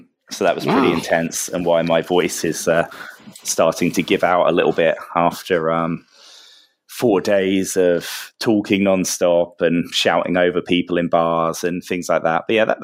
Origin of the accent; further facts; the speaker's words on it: England, United Kingdom; now in Spain; So I'm English, but I live in Spain.